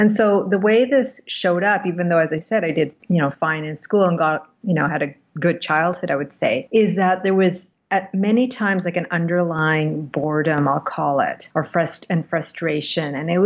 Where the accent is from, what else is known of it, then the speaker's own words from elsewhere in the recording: Canada; also born or lived in India; I was born in India, but I've grown up in Canada, so arrived here when I was quite young. And I've also lived and worked in Europe as an adult.